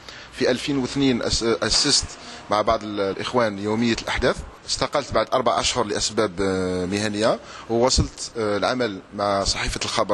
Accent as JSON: {"language": "Arabic", "town": "Djendel", "region": "Aïn Defla Province", "country": "Algeria", "tie": "born there", "said": "من مواليد 67 في بلدية جندل بولاية عين دفلا"}